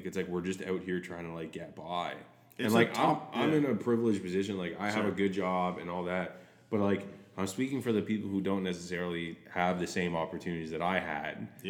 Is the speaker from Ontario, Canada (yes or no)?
yes; Ottawa, Ontario, Canada; And I grew up in like in Ottawa, like it's a smaller city, but it's not a small city.